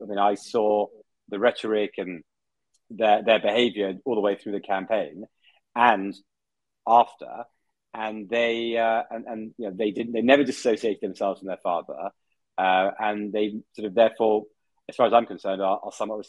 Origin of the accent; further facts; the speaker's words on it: England, United Kingdom; accent: English; I mean, you hear my English accent really sort of three or four times